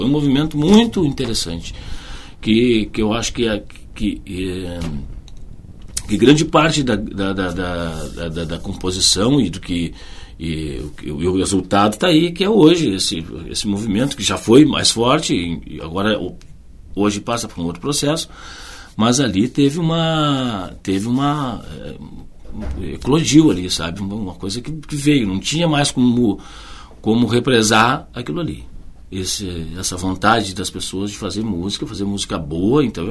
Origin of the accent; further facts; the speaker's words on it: Caxias do Sul, Rio Grande do Sul, Brazil; now in Porto Alegre, Brazil; E eu vim de Caxias e vim para tocar na Pauperia.